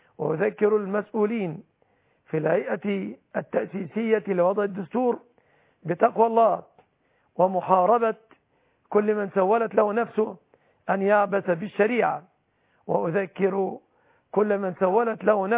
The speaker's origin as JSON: {"language": "Arabic", "country": "Egypt"}